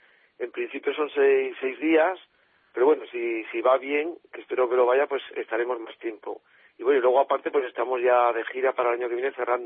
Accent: Tudela, Navarre, Spain; aunque bueno, yo soy de Tudela, pero jamás.

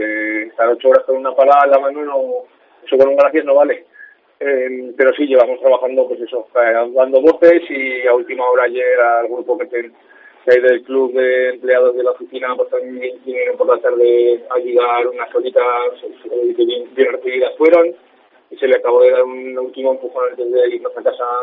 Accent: Huesca, Aragon, Spain; Pero pues somos de Huesca y la verdad es que orgulloso, no, orgullosísimo

